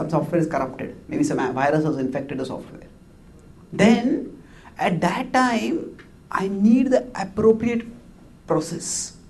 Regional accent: India; English is a second language; And I come from India. So in India, when relatives come to meet a family and they have a small child

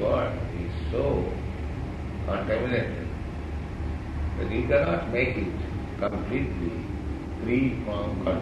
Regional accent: India; we are Indian, we have seen in India

